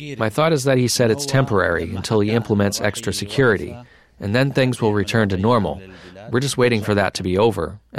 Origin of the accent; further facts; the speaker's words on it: Syria; moved away as an adult; I would never forget my home country. If peace returned, I would visit to see my friends and family.